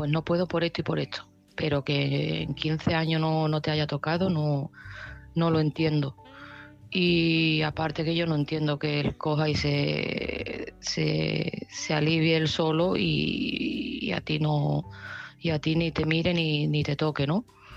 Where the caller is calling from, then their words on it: Seville, Andalusia, Spain; de Sevilla